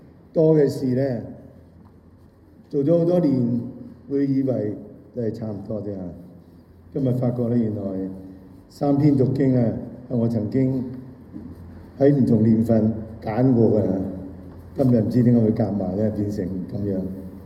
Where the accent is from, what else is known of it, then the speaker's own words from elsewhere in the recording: China; 我係一個中國人啦嚇。咁啊，我哋雖然因住唔同嘅理由咧相隔住啊，雖然我唔係住喺祖國裏頭啊，但係我嘅心咧，時時我覺得我係個中國人。